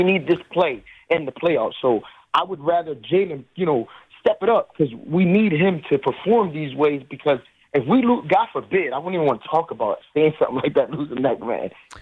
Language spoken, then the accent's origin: English; Philadelphia, Pennsylvania, United States; I mean, growing up in North Philadelphia, North Philly, I mean, whatever the way he's saying it, it makes perfect sense.